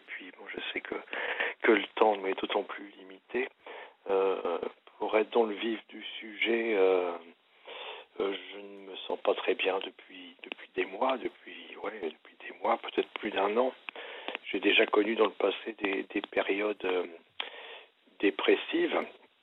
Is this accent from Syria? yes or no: no; Centre-Val de Loire, France; Je suis remonté, tant bien que mal, dans ma région d'origine, qui est la Touraine